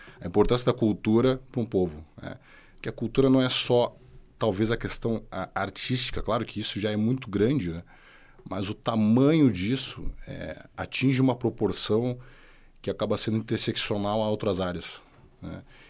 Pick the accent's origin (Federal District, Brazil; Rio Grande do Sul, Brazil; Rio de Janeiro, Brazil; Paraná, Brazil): Rio Grande do Sul, Brazil; Porto Alegre; saindo do Partenon, saindo da Vila São José, que foi onde eu me criei na minha infância